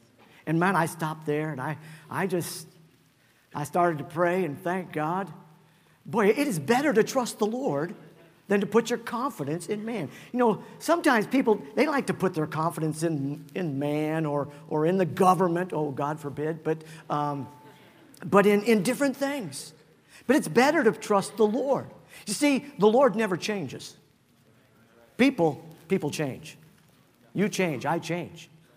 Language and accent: English; Anaheim, California, United States; also born or lived in Los Angeles; I'm a California boy. I was born here in California, in Los Angeles. I was raised in Anaheim, graduated from Catella High School, just down the street from Angel Stadium and Disneyland.